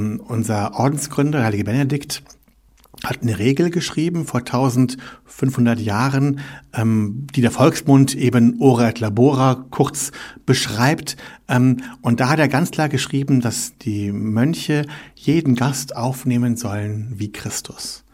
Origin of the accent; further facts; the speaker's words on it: Rhineland, Germany; Ich bin katholisch aufgewachsen im Rheinland. Da komme ich her. Da ist man katholisch